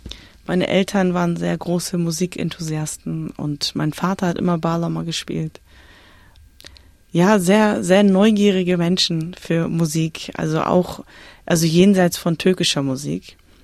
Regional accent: Hamburg, Germany; als Hamburgerin, die quasi in einem Stadtteil groß wird, wo die unterschiedlichen Kulturen eigentlich voneinander leben

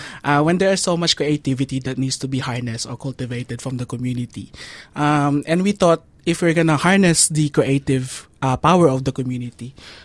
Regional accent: Philippines; Tayo as Filipino migrants, we send so much remittances back to the Philippines

